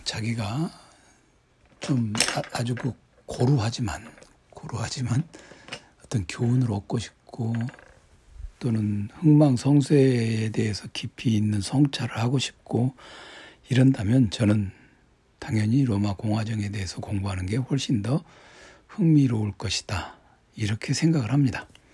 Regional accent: South Korea; 어쩔 수 없이 저도 한국 사람이니까

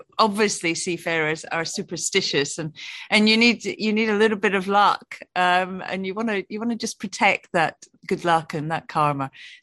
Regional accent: Dundee, Scotland, United Kingdom; born there; heading off to Dundee, which was actually my home of birth. I'm obviously Scottish

